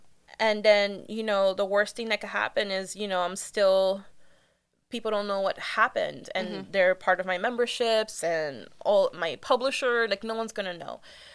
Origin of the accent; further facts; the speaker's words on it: Cuba; So I have to go because I'm Taino from Cuba.